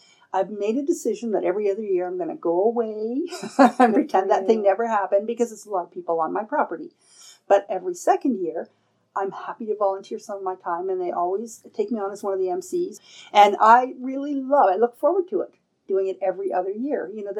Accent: Ontario, Canada; I was raised in Ontario, and every summer there was a lot of construction because, you know, the weather's as tough there as it is here.

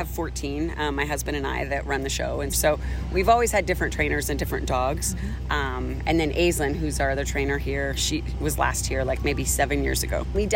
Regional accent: Colorado, United States; I'm from Colorado.

